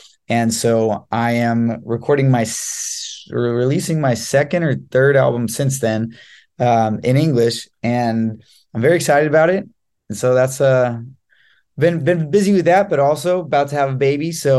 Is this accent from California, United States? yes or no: yes; Los Angeles, California, United States; Yeah, well, I am from Los Angeles, California.